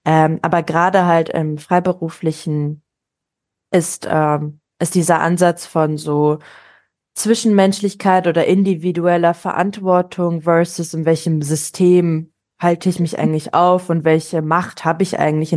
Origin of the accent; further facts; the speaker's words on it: Düsseldorf, North Rhine-Westphalia, Germany; ich bin Düsseldorferin und Sozialarbeiterin seit einigen Jahren